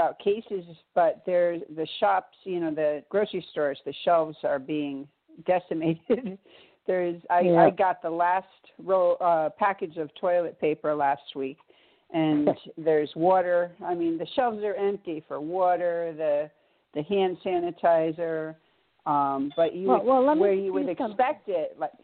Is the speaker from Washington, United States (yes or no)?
no; Connecticut, United States; ready to go back east now. I'm from Connecticut.